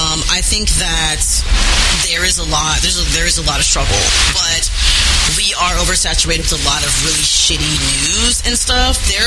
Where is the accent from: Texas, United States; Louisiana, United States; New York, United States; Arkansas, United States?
Texas, United States; Y'all know I'm from Texas.